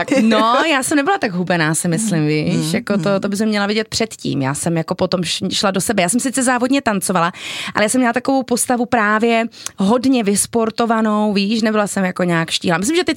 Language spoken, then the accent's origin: Czech; Ostrava, Moravian-Silesian Region, Czechia; A já jsem Ostravačka.